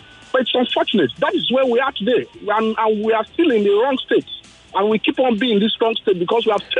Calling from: Ikeja, Lagos, Nigeria; I'm calling from Ikeja.

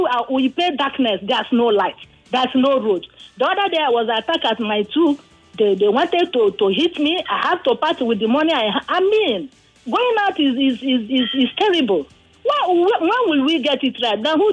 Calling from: Apapa, Lagos, Nigeria; I'm speaking from Apapa.

